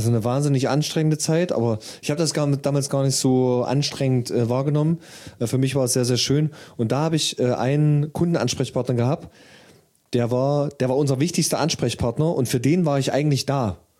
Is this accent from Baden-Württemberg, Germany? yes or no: no; Saxony-Anhalt, Germany; also ich komme ja aus der Nähe von Halle